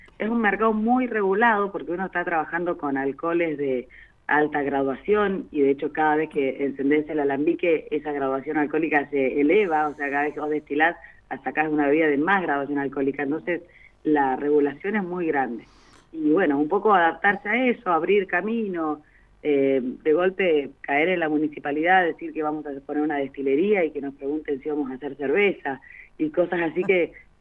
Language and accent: Spanish; Cipolletti, Río Negro, Argentina; also born or lived in Buenos Aires; Sí, nosotros somos de Cipolletti los dos.